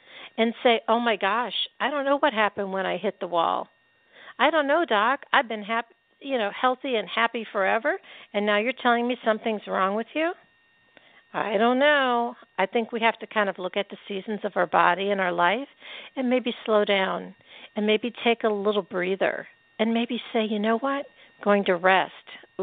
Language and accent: English; Pennsylvania, United States; also born or lived in Scottsdale, Arizona; I grew up in Pennsylvania. I know well the summers and the seasons and the winters. And I miss them desperately. Even when I lived in Scottsdale, Arizona, I don't think I even owned a sweater or closed-toed shoes for years.